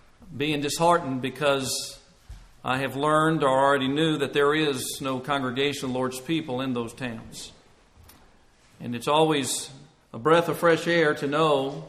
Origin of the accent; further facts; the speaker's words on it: Shady Valley, Tennessee, United States; And it's always been my understanding as I grew up in Shady Valley.